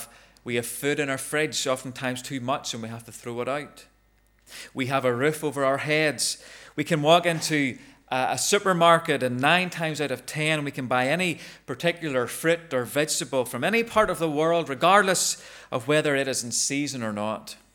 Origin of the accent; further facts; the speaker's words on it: Ballymena, Northern Ireland, United Kingdom; I can say that because I'm from Ballymena, and boy, they're tight.